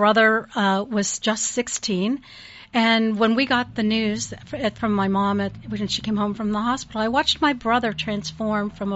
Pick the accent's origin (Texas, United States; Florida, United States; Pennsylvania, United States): Pennsylvania, United States; Erie; And I always, I grew up in Erie, Pennsylvania.